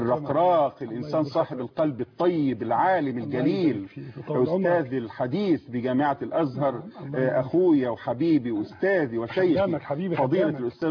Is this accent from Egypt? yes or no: yes; Egypt; أنا إنسان مصري